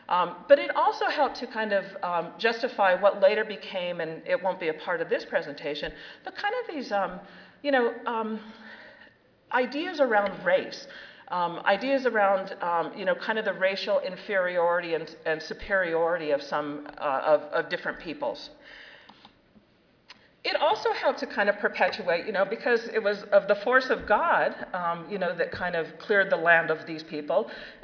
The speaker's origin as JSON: {"language": "English", "region": "Southwest", "country": "United States", "tie": "born or raised there", "said": "I grew up in the Southwest, and you know, we had Mormons, we had Baptists, we had all kinds of different groups that were out there."}